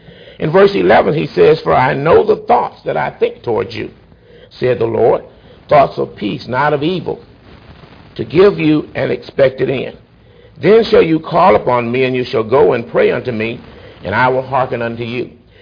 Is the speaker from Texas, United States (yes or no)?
yes; Marshall, Texas, United States; I think James introduced me, and I'm from Marshall, Texas, and I was visiting him